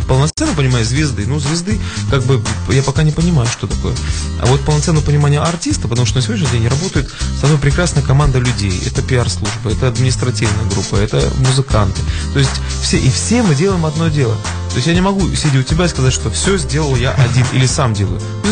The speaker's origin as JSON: {"language": "Russian", "country": "Belarus", "said": "я приехал из Белоруссии, и, понимаешь, я дальше, чем там сцена нашей белорусской эстрады, я никуда не выходил."}